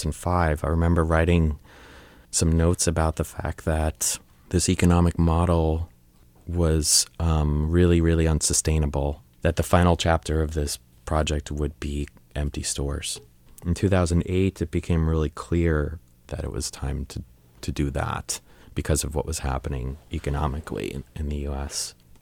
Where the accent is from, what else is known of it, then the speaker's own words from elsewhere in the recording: New York, United States; I grew up in Long Island, New York